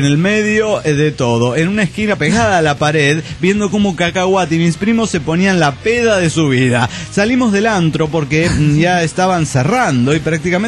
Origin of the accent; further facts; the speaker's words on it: Mexico City, Mexico; del Distrito Federal.